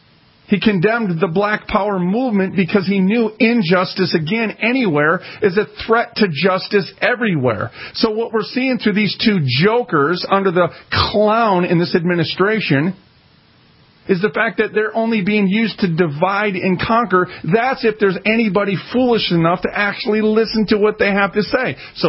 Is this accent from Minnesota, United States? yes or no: yes; Minneapolis, Minnesota, United States; You know what? I'm from North Minneapolis.